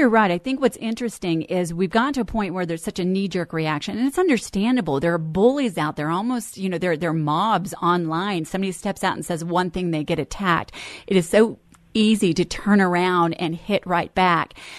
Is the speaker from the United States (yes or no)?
yes; Denver, Colorado, United States; I am not a Californian. I just want to make that clear. I grew up on Lowry Air Force Base.